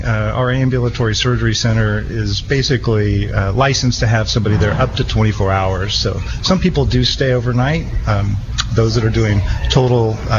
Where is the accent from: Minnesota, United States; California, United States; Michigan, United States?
California, United States; I grew up in California, moved around a little bit. My dad was in the Air Force, but pretty much California, born and raised.